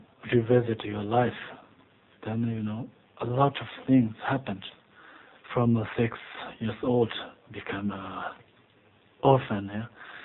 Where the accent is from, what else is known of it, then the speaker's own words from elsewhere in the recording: Qinghai, China; English is a second language; I'm from Amdo, and Amdo is a part of Tibet. It's East Tibet. It's His Holiness Dalai Lama's birthplace.